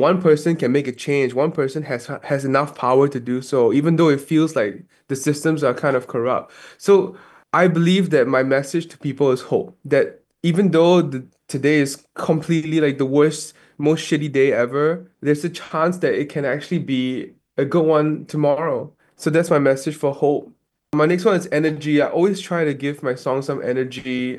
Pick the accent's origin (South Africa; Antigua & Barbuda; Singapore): Singapore; I'm from Singapore.